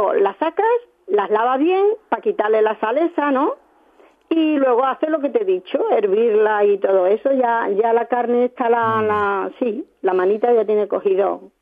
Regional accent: Seville, Andalusia, Spain; born there; Jo nací en Sevilla.

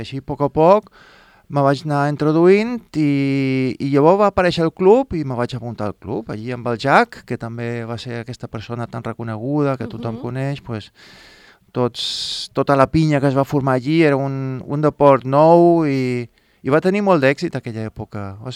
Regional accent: Es Pujols, Balearic Islands, Spain; jo de petit, que vivíem a Espujols, pues, amb 9 anys me'n vaig anar a Eivissa

